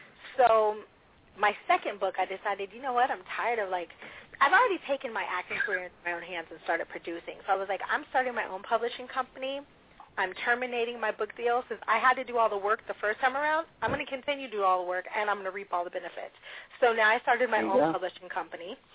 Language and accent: English; Pittsburgh, Pennsylvania, United States; Hence, I'm from Pittsburgh, Pennsylvania